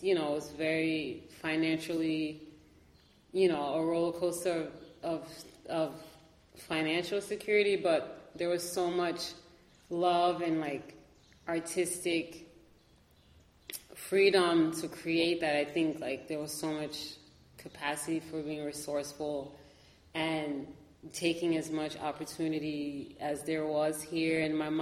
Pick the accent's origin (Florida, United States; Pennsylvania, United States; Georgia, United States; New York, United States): New York, United States; Hudson; also born or lived in Paris / Long Island; I would consider Hudson a home for sure. I think I've been, like, I was born in Paris, and then we moved to Long Island, and then we moved to Hudson, and then I moved to back to the city, and I lived in multiple boroughs there.